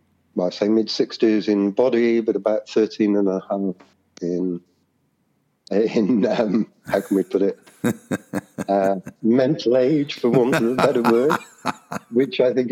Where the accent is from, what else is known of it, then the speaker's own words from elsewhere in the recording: United Kingdom; And I find that people at home, my home country, UK, one or two really want to know